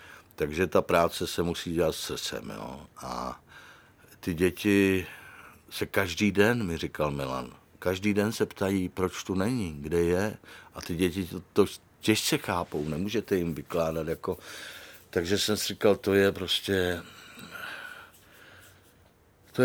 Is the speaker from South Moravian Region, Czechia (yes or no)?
no; Moravian-Silesian Region, Czechia; accent: Ostrava; Já jsem rád, že ten můj ostravský přízvuk